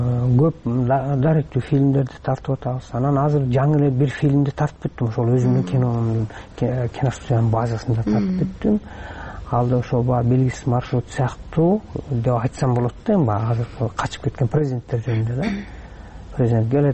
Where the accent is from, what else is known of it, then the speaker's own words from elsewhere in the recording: Naryn, Naryn Region, Kyrgyzstan; Мен өзүм нарында чоңойдум.